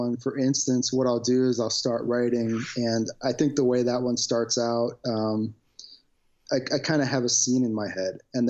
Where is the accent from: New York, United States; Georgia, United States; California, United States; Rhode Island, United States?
New York, United States; Brooklyn; My family is not religious, but I grew up in Brooklyn and at the time the schools were horrible.